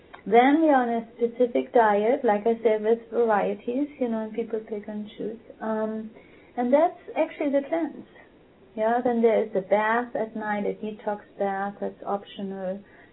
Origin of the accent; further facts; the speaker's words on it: Germany; I come from Germany, you know, where I got fat liver as a child and all kinds of stuff because after the war